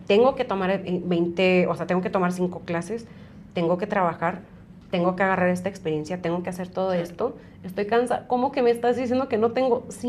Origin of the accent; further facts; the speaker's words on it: Brighton, Colorado, United States; born there; por eso les digo que nací en Brighton, Colorado, por si no me creen.